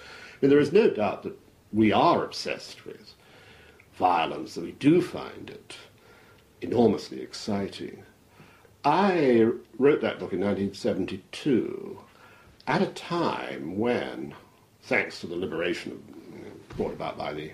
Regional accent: Shanghai, China; moved away; And I was brought up in Shanghai, which was an American zone of influence

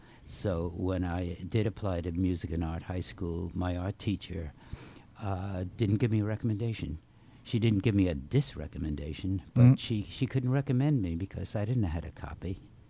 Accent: Brooklyn, New York, United States; Well, I grew up in Brooklyn. Yeah. Lived there until I was 11 or 12.

